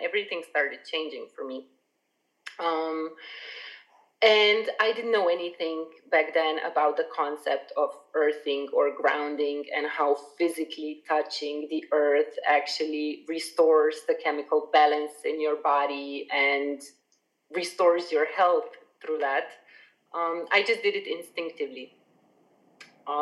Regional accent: Slovenia; I was born and raised in Slovenia, which is a beautiful little country in central Slovenia, where like nature is everywhere. Even the capital city is pretty much a village. So I grew up in very close proximity with nature.

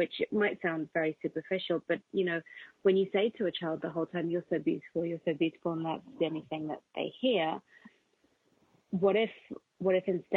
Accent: England, United Kingdom; also born or lived in Colombia; I grew up in England, but I was born in Colombia originally

